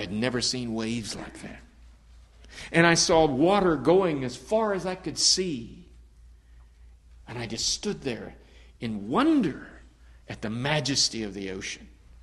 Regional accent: Texas, United States; And you know, I grew up in Texas, so there weren't any mountains really to grow out there, anywhere I was anyway, to see.

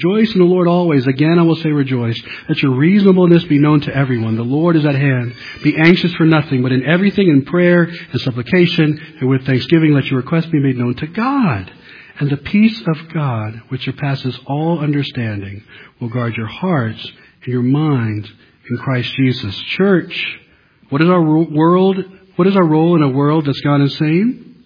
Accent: United States; but I'm American, so I don't have to take this kind of persecution.

